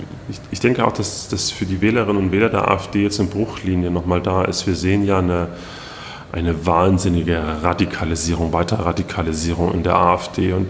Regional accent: East Germany, Germany; ob das nicht eine Schande eigentlich für uns als Ostdeutsche ist.

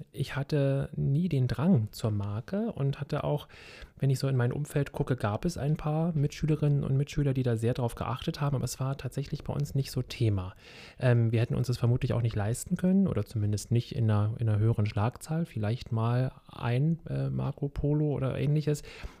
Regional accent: Berlin, Germany; Also ich bin ja in Kreuzberg groß geworden, in SO 36 in der Lausitzer Straße und bin am Hermannplatz in der Karl-Marx-Straße zur Schule gegangen, in das Albert-Schweitzer-Gymnasium.

